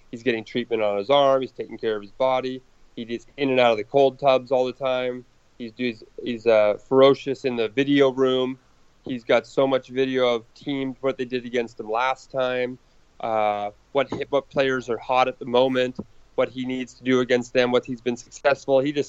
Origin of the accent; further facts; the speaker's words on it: Canada; I'm Canadian, born and raised.